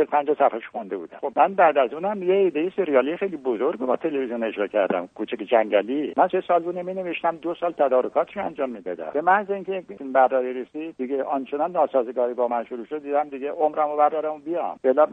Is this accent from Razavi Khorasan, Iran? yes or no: no; Khuzestan, Iran; من بچه خوزستانم، 8 سال تقریبا من بمبارون شده،